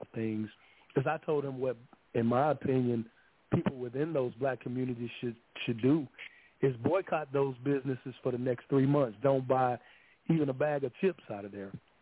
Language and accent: English; Birmingham, Alabama, United States; because I'm from Birmingham, Alabama, so I have a serious history.